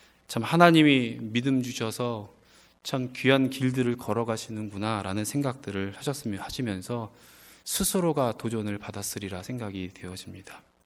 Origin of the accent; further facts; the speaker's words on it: South Korea; 저는 한국 사람입니다 라고 이야기를 했더니